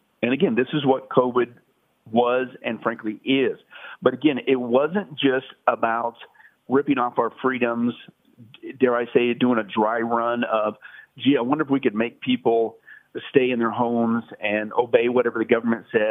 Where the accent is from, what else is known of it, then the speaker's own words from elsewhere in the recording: Las Vegas, Nevada, United States; I'm from Vegas, and you know, part of the community, they have like magic shows and things of that nature